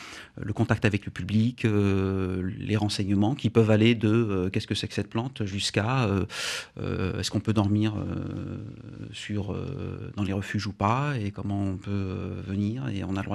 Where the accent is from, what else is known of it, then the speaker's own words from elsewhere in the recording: Occitanie, France; also born or lived in Fontainebleau; au départ, je suis né en Seine-et-Marne